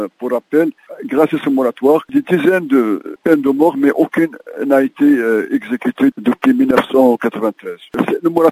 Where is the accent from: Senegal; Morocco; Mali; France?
Morocco; il y a un débat chez nous au Maroc actuellement